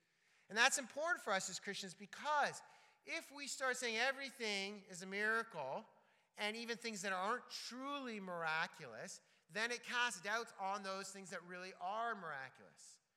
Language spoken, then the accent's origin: English; Toronto, Ontario, Canada; I'm from Toronto and live close to Toronto now.